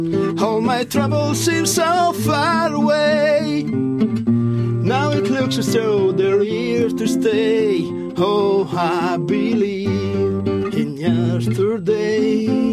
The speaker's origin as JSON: {"language": "Italian", "region": "Marche", "country": "Italy", "said": "No, sono marchigiano."}